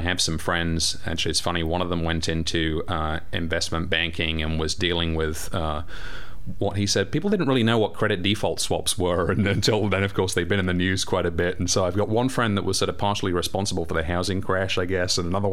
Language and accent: English; United Kingdom; accent: English; now in United States; I'm trying to kind of maintain the English accent a little bit as much as I can.